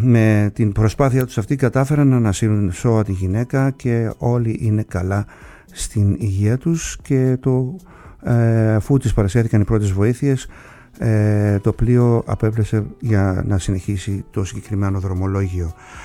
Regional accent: Kasos, South Aegean, Greece; όπως η Κάσος, σωστά, το νησί μου

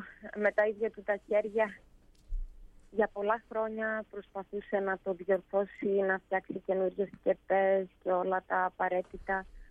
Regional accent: Greece; now in Ostrava, Czechia; είμαι μια Ελληνίδα που ζει εδώ στην Οστράβα και δίδασκα τότε ελληνική γλώσσα στα παιδάκια της κοινότητας

